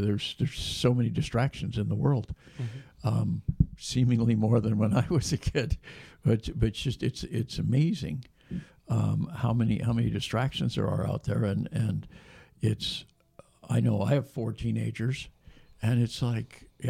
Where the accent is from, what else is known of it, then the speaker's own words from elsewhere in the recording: Davis, California, United States; They have in my hometown of Davis, they have the cold weather shelter.